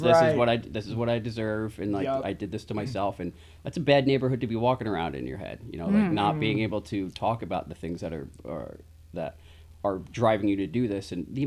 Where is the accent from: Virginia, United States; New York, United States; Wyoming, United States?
New York, United States; I grew up in Columbia County and history of substance use.